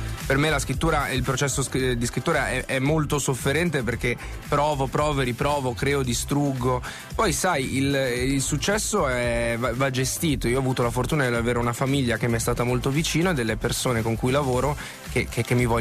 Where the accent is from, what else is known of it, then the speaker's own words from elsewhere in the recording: Genoa, Liguria, Italy; Sai, io sono genovese